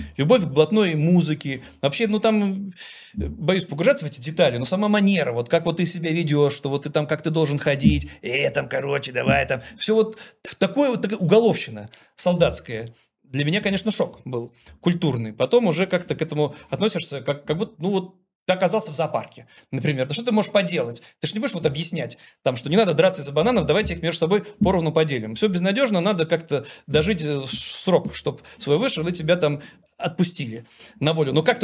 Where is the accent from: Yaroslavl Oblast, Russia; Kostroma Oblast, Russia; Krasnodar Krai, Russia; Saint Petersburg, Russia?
Saint Petersburg, Russia; Leningrad; Ну и мы такие из Ленинграда приехали, прекраснодушные студентишки.